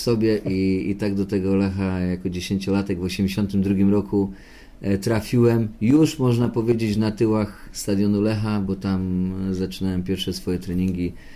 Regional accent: Poznań, Greater Poland Voivodeship, Poland; wychowałem się na Grunwaldzie, praktycznie na ulicy Rycerskiej, niedaleko stadionu Lecha

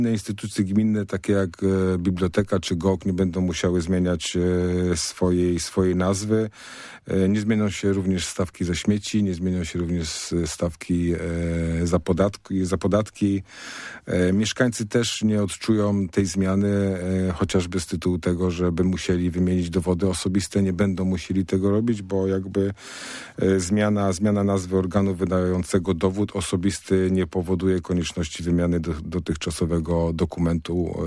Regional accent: Jarocin, Greater Poland Voivodeship, Poland; bo nie jestem Zaniemyślanem, pochodzę z Jarocina.

